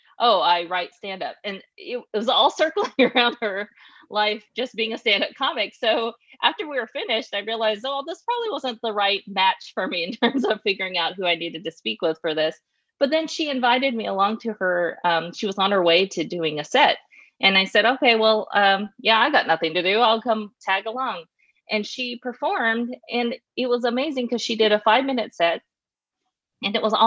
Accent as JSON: {"language": "English", "region": "Tennessee", "country": "United States", "tie": "born or raised there", "lives_now": "Los Angeles, United States", "said": "I was born and raised in Tennessee, and this for my entire life has just been moving around. So I'm currently living in Los Angeles."}